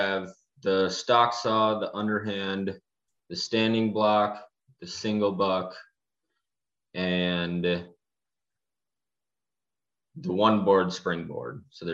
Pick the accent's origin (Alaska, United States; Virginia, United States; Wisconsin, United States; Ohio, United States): Wisconsin, United States; I grew up in Wisconsin, so we were always burning wood for heat in our house.